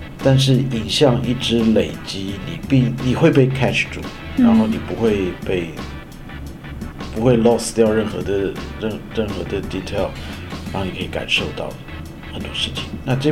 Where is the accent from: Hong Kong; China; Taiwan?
Taiwan; 尤其我们从台湾过来，台湾现在气温大概是33度